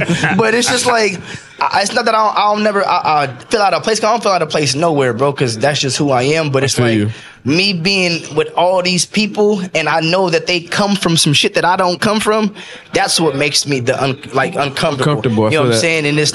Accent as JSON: {"language": "English", "town": "Pacoima", "region": "California", "country": "United States", "tie": "born or raised there", "said": "I grew up in Pacoima."}